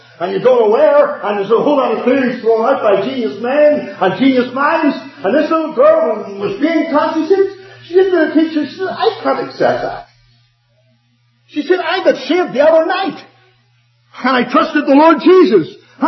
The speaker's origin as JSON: {"language": "English", "country": "Ireland", "said": "And then I told her I was from Ireland. Should have picked that up anyway, I'm sure."}